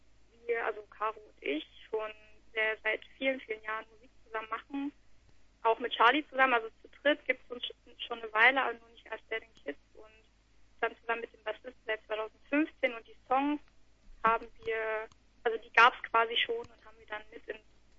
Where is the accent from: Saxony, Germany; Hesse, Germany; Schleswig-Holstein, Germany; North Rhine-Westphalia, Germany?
Saxony, Germany; Freiberg; Genau, wir kommen eigentlich aus Freiberg, wir sind da aber kaum noch